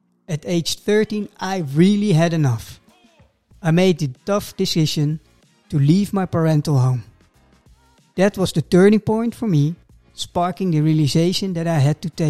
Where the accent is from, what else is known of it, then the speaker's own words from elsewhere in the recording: Netherlands; also born or lived in Mumbai, India; I was born in Mumbai in 1973, adopted at 6 months old, and grew up in the Netherlands with no genetic markers around me at all. When I was 4, I spent 2 years in kindergarten in New York